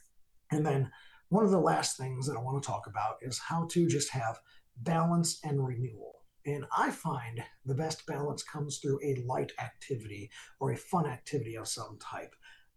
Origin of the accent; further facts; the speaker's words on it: England, United Kingdom; So they know I'm English.